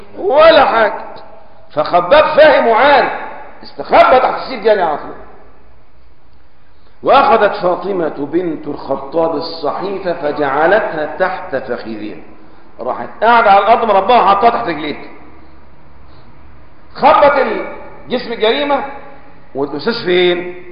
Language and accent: Arabic; Egypt; زي ما بيقولوا احنا عندنا في مصر